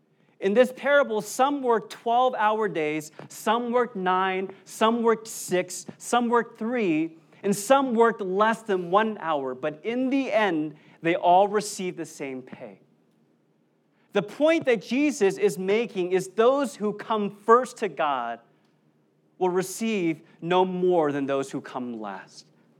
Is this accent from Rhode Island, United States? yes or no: no; Sacramento, California, United States; now in Bay Area, United States; And so I'm a Kings fan, okay? Because I'm from Sactown, okay?